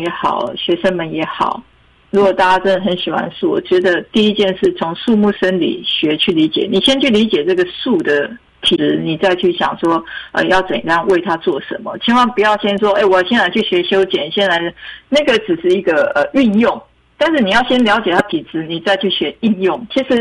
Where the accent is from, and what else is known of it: Taiwan